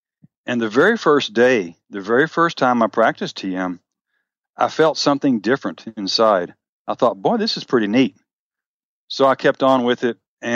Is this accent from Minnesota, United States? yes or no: no; Memphis, Tennessee, United States; the redneck hunting instructor part comes from having been born and raised in Memphis, Tennessee. Our family was always hunting and fishing and things like that.